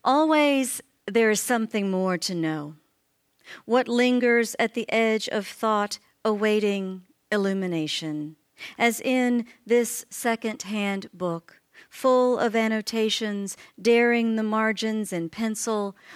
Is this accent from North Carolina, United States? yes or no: no; Gulfport, Mississippi, United States; the public library in my hometown of Gulfport, Mississippi, is a place that I spent many hours as a child and also as an adult.